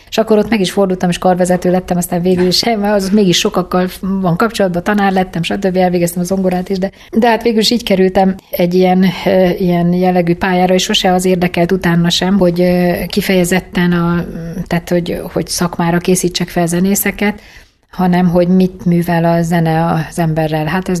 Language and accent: Hungarian; Pécs, Baranya, Hungary; nagyon vidám, nagyon szép gyerekkorom volt, tanárok a szüleim, Pécsett élünk, még most is, és tényleg pécsi vagyok.